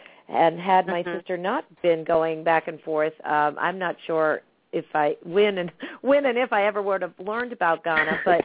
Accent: New Hampshire, United States; Because I think I grew up in New England, and quite frankly, we were not very ethnically diverse in New Hampshire.

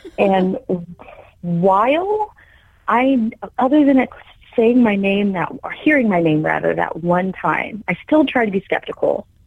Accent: Texas, United States; They've actually flown with it to New Jersey because we're from Texas.

